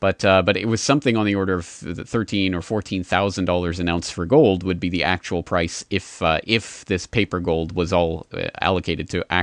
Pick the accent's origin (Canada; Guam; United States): Canada; now in Japan; In fact, I'm not American. I'm a Canadian who lives in Japan